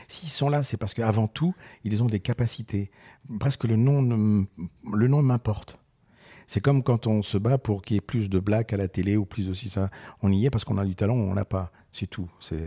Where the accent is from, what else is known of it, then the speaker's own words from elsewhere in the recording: Constantine, Constantine Province, Algeria; born there; moi je suis né en Algérie, j'ai été élevé pendant 2 ans dans un orphelinat qui se trouve à Constantine